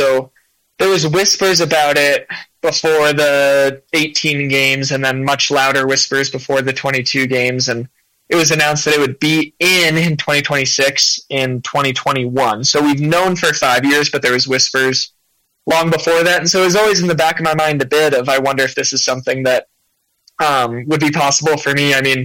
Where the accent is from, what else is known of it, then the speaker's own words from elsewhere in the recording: Rockford, Illinois, United States; In Rockford, Illinois, yeah, as a big Cubs fan listening to games on WGN.